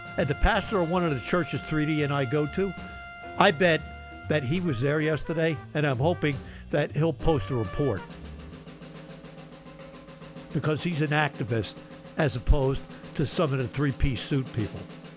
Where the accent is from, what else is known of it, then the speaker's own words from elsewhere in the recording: New Jersey, United States; I've got mostly Irish blood in me, but I'm from New Jersey, so Princeton won the day, rooting for them.